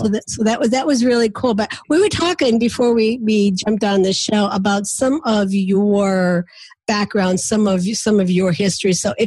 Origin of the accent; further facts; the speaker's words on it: Pennsylvania, United States; I'm from Pennsylvania too.